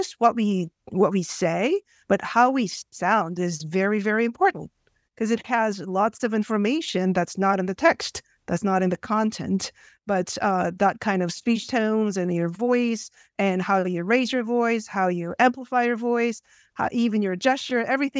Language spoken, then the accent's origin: English; South Korea; I'm from originally from South Korea, and I did my BA there, Seoul National University, and also master's both in linguistics.